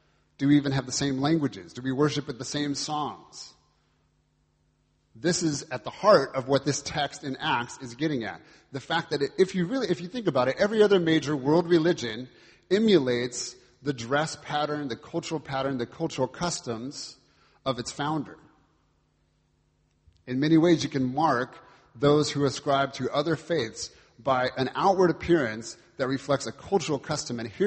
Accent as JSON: {"language": "English", "region": "California", "country": "United States", "accent": "American", "lives_now": "London, United Kingdom", "said": "lived in the area for the past 7 years here in East London, but you may detect an American accent. I'm originally from California."}